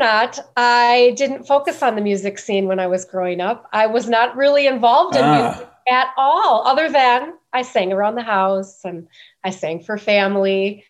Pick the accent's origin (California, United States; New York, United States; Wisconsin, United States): Wisconsin, United States; Milwaukee; So actually, I grew up in the city. I'm a city girl, and I grew up in Milwaukee. And I went to the traditional high school, and I grew up taking the city bus.